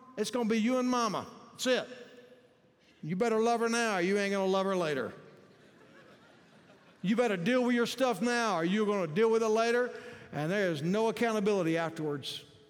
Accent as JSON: {"language": "English", "town": "Yoakum", "region": "Texas", "country": "United States", "tie": "born or raised there", "said": "I grew up in the Faith Baptist Church at Yoakum, Texas. That's my heritage."}